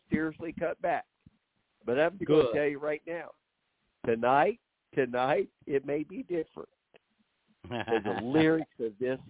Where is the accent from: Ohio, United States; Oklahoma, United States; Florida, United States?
Oklahoma, United States; now in Virginia, United States; I'm originally from Oklahoma, but I was in the Army and I traveled so much.